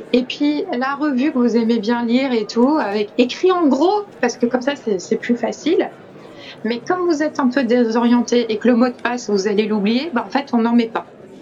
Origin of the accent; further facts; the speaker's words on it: France; Enfin, chez nous, en France.